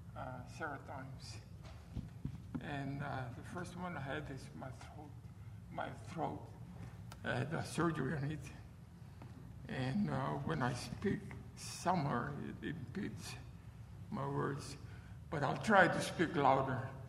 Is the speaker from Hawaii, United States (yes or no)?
yes; Hawaii, United States; I forgot to tell you, I'm from Hawaii. I was born in Hawaii.